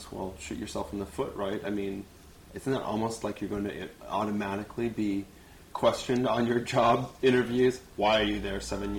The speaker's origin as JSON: {"language": "English", "region": "New England", "country": "United States", "said": "I'm from New England, so everything's really close. I mean, originally"}